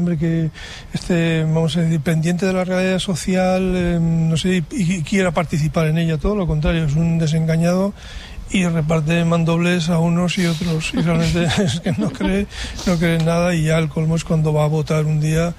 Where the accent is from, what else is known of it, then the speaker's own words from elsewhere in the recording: Basque Country, Spain; born there; mi tierra vasca donde nací